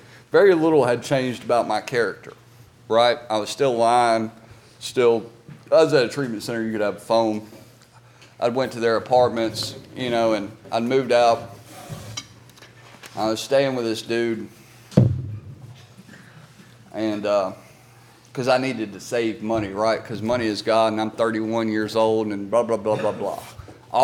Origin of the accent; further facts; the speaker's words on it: Alabama, United States; Because I grew up in the Bible Belt, and fucking dude, I think Alabama, every 3 miles, there's like 5 churches, legitimately.